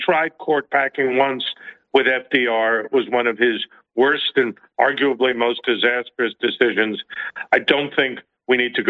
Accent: United States; how can I, as an American who wants to avoid a nuclear conflagration

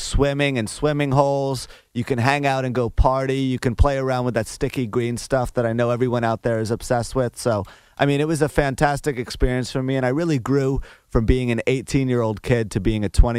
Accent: New York, United States; You know, as a kid growing up in New York, I think I was around the city a lot. I was used to taking the subway.

